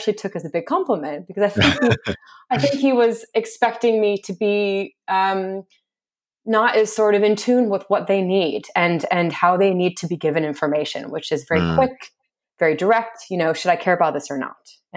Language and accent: English; Chicago, Illinois, United States; moved away as an adult; now in London, United Kingdom; I'm originally from Chicago, in the States. I've been in the UK for about 10 years though, so it's been a while.